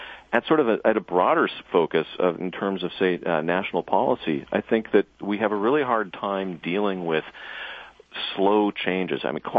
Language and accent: English; Washington, United States; it used to host great cedars that could rival the old-growth timber in my home state of Washington.